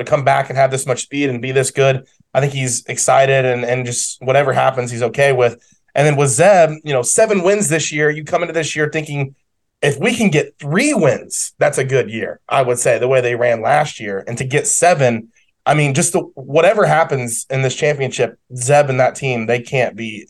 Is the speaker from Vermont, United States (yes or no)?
no; Ohio, United States; I'm obviously biased. I'm from Northwest Ohio.